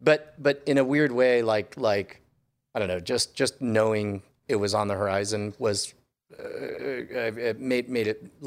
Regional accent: Haiti; but yes, I'm from Haiti.

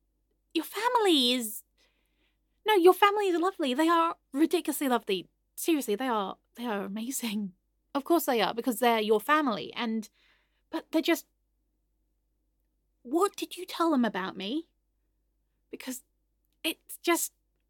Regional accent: England, United Kingdom; I'm just very English. I can stop at any time, but I don't want to because, you know, I like being English.

